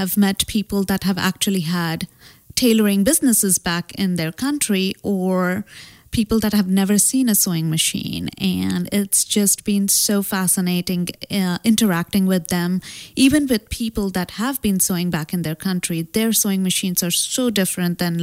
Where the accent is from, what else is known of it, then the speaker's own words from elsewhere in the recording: India; luckily, I come from India